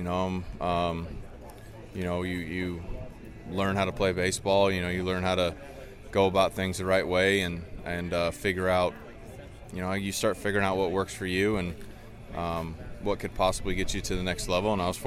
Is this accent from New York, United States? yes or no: no; Puyallup, Washington, United States; growing up in Puyallup, it's, you know, 45 minutes, an hour drive with, you know, without traffic.